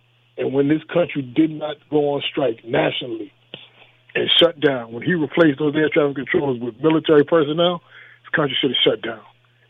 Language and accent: English; Queens, New York, United States; I mean, you know, I grew up in Queens